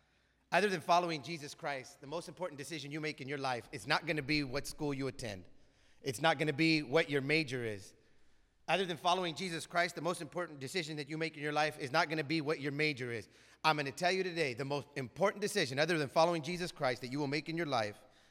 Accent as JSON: {"language": "English", "town": "Pasco", "region": "Washington", "country": "United States", "said": "We're from a place called Tri-Cities, Washington. I'm from Pasco, Washington."}